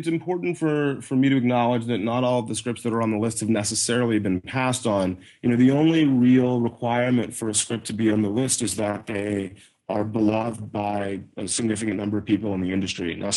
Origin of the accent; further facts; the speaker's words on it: Deep South, United States; You know, I'm African American and I grew up in the Deep South